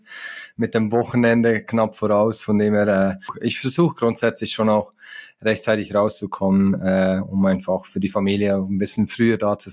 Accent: Zurich, Switzerland; born there; accent: Swiss; auch stolzer Schweizer und ich werde den Akzent im Deutschen nicht los, das ist halt so. Genau, gebürtig aus Zürich, aus der Schweiz

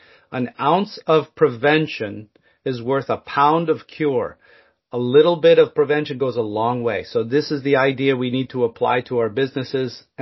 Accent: Canada; Oh, yes. I'm Canadian, I have to admit. So I grew up playing hockey.

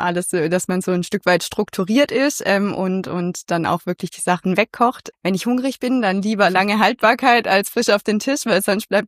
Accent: Baden-Württemberg, Germany; Man hört's. Ich komme aus der Gegend. Ich bin hier regional verwurzelt, habe es nicht so weit weggeschafft. Also 15 Kilometer bin ich gewandert und dann wieder zurück.

